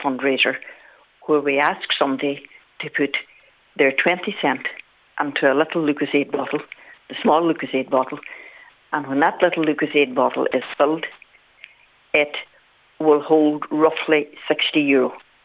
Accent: Malin Head, County Donegal, Ireland; And up here, I'm from Malinhead in the very top of the country, and our local village in Malin got behind me

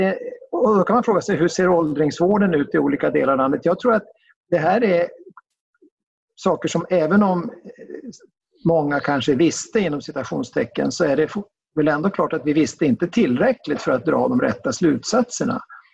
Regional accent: Västerbotten County, Sweden; jag kommer från Västerbotten i norr ursprungligen.

